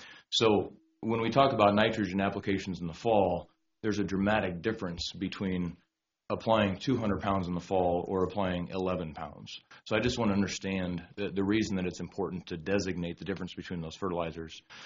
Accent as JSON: {"language": "English", "town": "Springfield", "country": "United States", "said": "I also farm some myself south of Springfield. I'm originally from Springfield and farm several farms in the proposed Phase 2 area."}